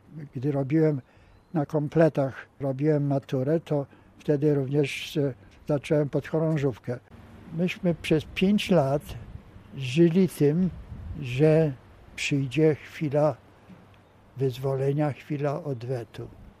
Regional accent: Buczynek, Masovian Voivodeship, Poland; urodziłem się w majątku Buczynek 14 stycznia. Wówczas było pod Warszawą, to była Szczera Wieś, teraz to jest Wielka Warszawa. Tam byłem chrzczony w tym kościele w Tarchominie, tam są pamiątki po mojej rodzinie. Tam mieszkałem do wojny.

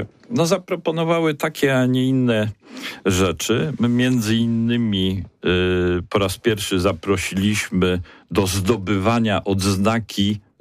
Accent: Poznań, Greater Poland Voivodeship, Poland; To jest takie, my jako poznaniacy nie umiemy się chwalić.

